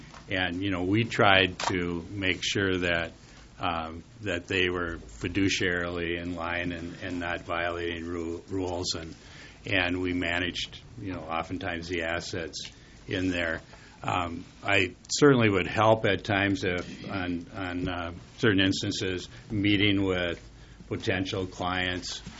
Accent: New Ulm, Minnesota, United States; One is, I grew up in New Ulm.

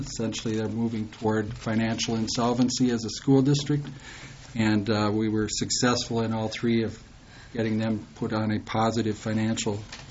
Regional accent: Cottonwood, Minnesota, United States; as my family was very active in 4-H, growing up in Cottonwood, Minnesota, in Lyon County, near Marshall.

